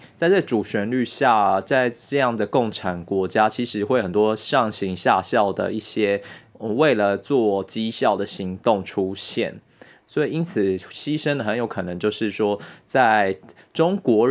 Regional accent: Taiwan

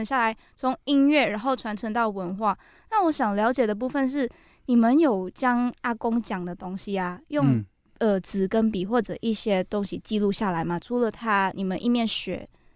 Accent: Malaysia; 我是马来西亚人，然后我对台湾的地理环境其实有点不太了解

